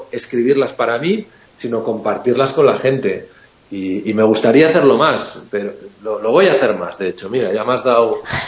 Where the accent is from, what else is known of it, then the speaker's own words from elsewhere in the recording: Barcelona, Catalonia, Spain; now in Madrid, Spain; yo vivo en Madrid, y soy de Barcelona, pero vivo en Madrid